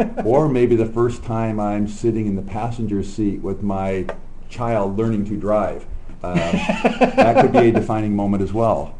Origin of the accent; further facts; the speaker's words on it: Midwest, United States; And there wasn't where I was growing up in the Midwest.